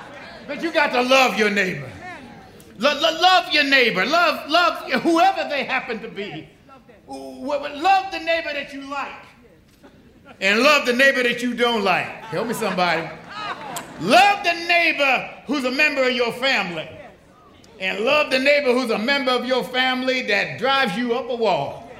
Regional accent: Buffalo, New York, United States; born or raised there

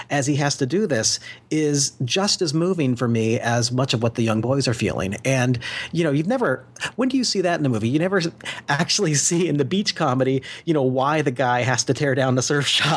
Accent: Kansas, United States; I'm a kid from Kansas who somehow got into this.

